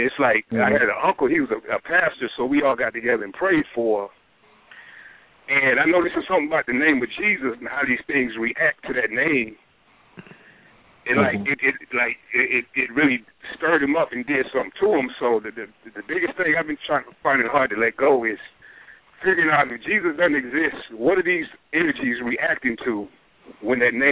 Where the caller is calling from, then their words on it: Atlanta, Georgia, United States; I'm calling from Atlanta, yo.